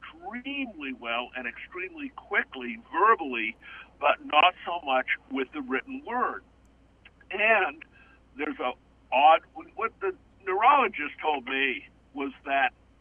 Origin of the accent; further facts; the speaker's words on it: Boothbay Harbor, Maine, United States; kindergarten and graduating from high school with the same 40-some-odd kids in Boothe Bay Harbor. So that's my hometown.